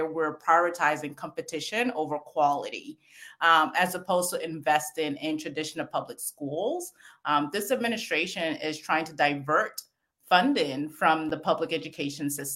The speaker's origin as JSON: {"language": "English", "town": "St. Paul", "region": "Minnesota", "country": "United States", "tie": "born or raised there", "said": "I grew up in St. Paul, Minnesota"}